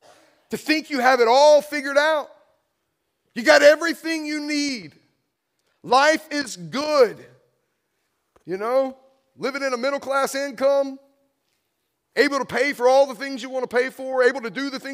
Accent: United States; And this is one of my greatest concerns for us as American Christians.

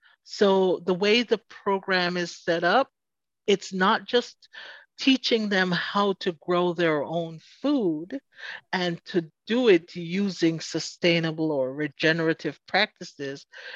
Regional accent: Portland, Jamaica; now in United States; I was born and raised in Jamaica, didn't migrate to the United States until 1984. So I spent most of my childhood in Portland, Jamaica

